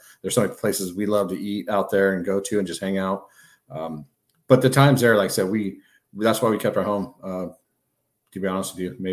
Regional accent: California, United States; You know, I'm from California

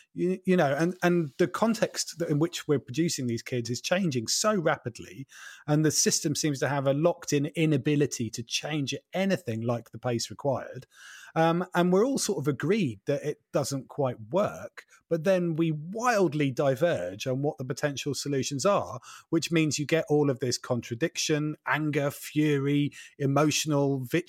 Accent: East of England, United Kingdom; I am also from Norfolk, remember?

